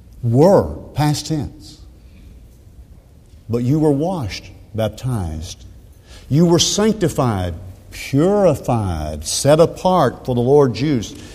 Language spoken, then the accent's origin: English; Woodbury, Tennessee, United States; just like in my home congregation growing up in Woodbury, Tennessee, right in the middle of the state